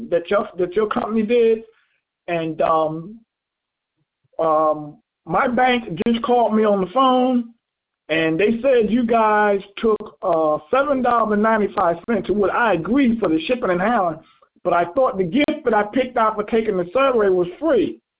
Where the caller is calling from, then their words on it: Baltimore, Maryland, United States; I'm calling you from Baltimore, Maryland.